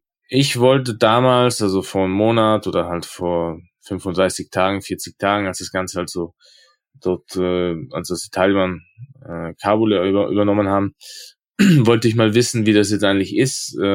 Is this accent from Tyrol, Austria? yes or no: yes; Innsbruck, Tyrol, Austria; also ich bin ja aus Innsbruck